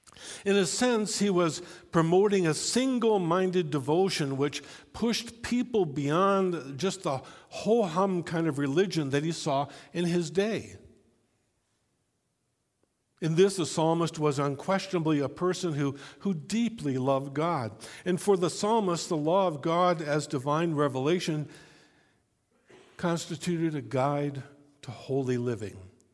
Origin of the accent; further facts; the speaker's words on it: United States; since I grew up in the States, I didn't really get any Dutch.